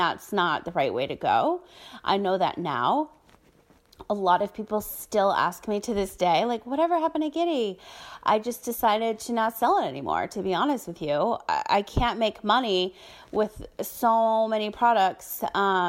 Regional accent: Ireland; now in United States; it's Gaelic, because I'm Irish

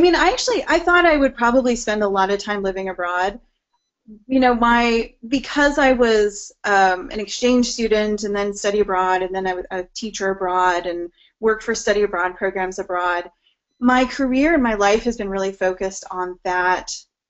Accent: Oregon, United States; Well, so as you mentioned, I grew up in Oregon. So, very typical American life.

